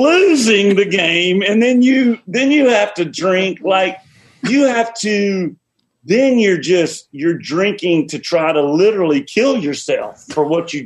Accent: Georgia, United States; So first of all, I grew up an Atlanta Falcons fan. I'm from Georgia.

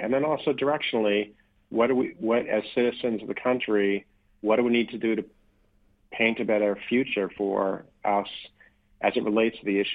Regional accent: Boston, Massachusetts, United States; Well, growing up in Boston, MLK was always important to me.

